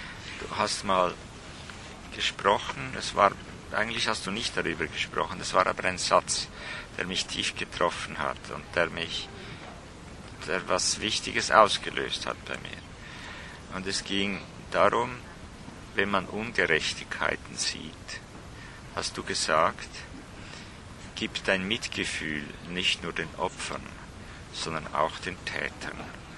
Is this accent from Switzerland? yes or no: yes; Switzerland